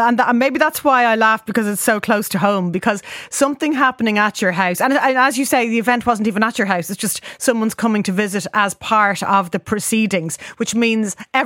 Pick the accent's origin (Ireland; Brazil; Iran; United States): Ireland; because I grew up in Ireland, like your wife did, born and raised in Ireland